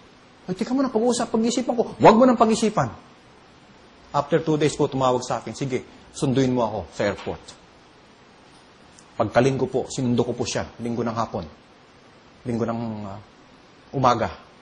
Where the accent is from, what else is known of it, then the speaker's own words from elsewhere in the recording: Bicol Region, Philippines; yung pong kaunahang na bayan ng Bicol, yung pong bayan namin.